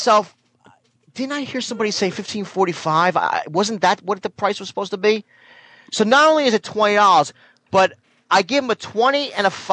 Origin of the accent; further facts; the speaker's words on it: New Jersey, United States; I'm from New Jersey.